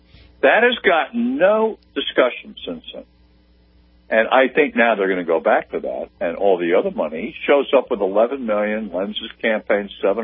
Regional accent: New York, United States; including I come from Nassau County, where this district is.

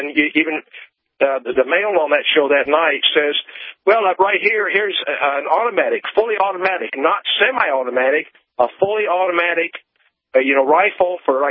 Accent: Indiana, United States; I'm from Indiana originally, but I've been down south now, I guess, long enough.

